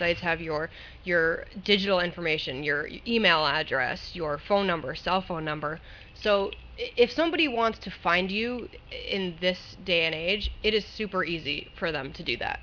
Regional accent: Boston, Massachusetts, United States; There was a case, actually, I'm from Boston, there was a case in one town over from me in Cambridge

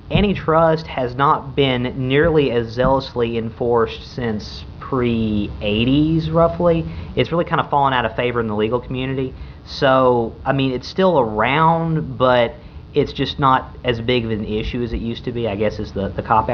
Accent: Mississippi, United States; for instance, I'm from Mississippi.

